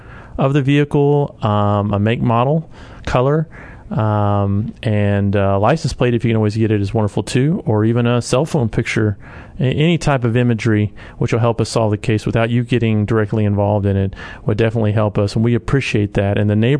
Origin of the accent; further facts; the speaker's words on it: Houston, Texas, United States; I've been one myself a couple times growing up in Houston.